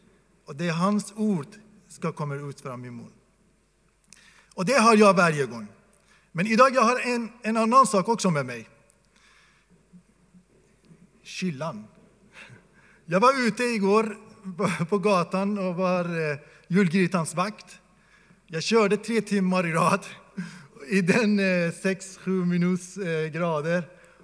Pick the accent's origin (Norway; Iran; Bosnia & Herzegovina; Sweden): Iran; Vi i Iran, jag är från Iran, vi firar den längsta natten